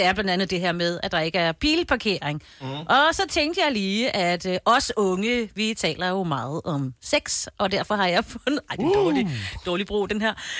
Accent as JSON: {"language": "Danish", "region": "Jutland", "country": "Denmark", "said": "jeg er jo fra Jylland mest, ikke? Så jeg kan jo ikke noget svensk."}